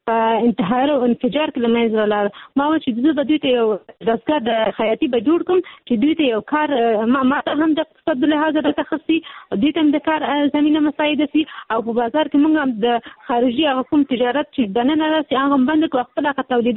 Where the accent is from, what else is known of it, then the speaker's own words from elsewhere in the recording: Peshawar, Khyber Pakhtunkhwa, Pakistan; زما پیدایش په پېښور کې شوې ده زه په پېښور کې لوی شوې یم